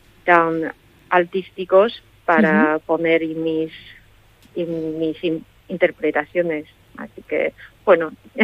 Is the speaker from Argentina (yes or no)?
no; China; Spanish is a second language; now in Spain; Sí, yo soy de China.